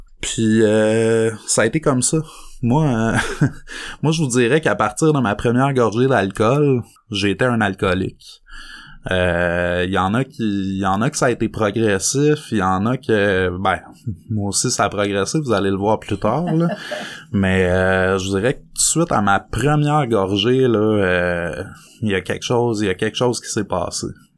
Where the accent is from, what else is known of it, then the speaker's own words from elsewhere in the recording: Saint-Faustin-Lac-Carré, Quebec, Canada; also born or lived in Prévost; quand je suis déménagé chez ma mère à 13 ans, je suis passé de Saint-Faustin-Lac-Carré à aller à l'école à Saint-Jovite, puis je me suis retrouvé à Prévost, j'ai allé à l'école à Saint-Jérôme